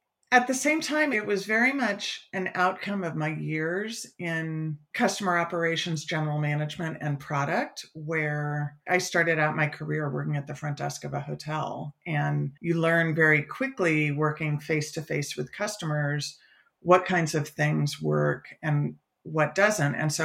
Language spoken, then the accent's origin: English; California, United States; also born or lived in New York; I'm actually from California, but had been living in New York over a five-year period.